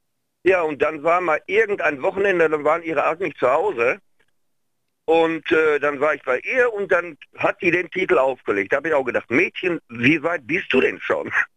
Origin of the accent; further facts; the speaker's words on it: Wanne-Eickel, North Rhine-Westphalia, Germany; born there; So, und ich bin gebürtig aus Wanne-Eickel, aus dem Ruhrpott.